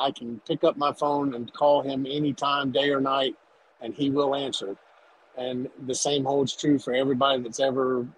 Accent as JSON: {"language": "English", "town": "Greenville", "country": "United States", "tie": "born or raised there", "said": "some of my fondest memories of growing up in Greenville were spent around RV and around that baseball team."}